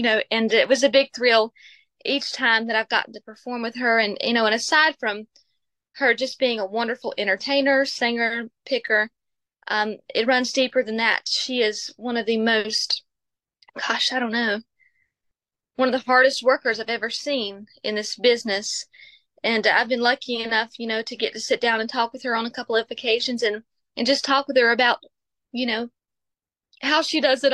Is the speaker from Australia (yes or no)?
no; Denton, Texas, United States; I grew up here in Denton, like I say, and my mother was a homeschool teacher to my brother and I, and so we grew up in the home learning our schooling.